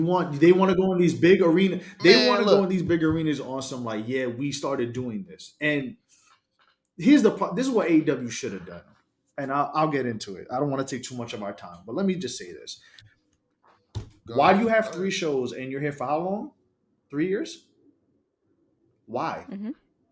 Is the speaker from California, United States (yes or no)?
no; New York City, New York, United States; Because as a New Yorker, the 7 train, a couple stops away, you buy Corona, you buy Jackson Heights.